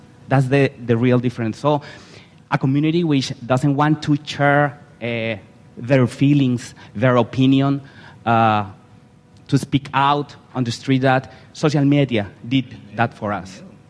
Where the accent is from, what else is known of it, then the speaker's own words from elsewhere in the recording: Bogota, Bogotá Capital District, Colombia; I am from Bogota, Colombia. I grew up in Bogota. I live in Bogota.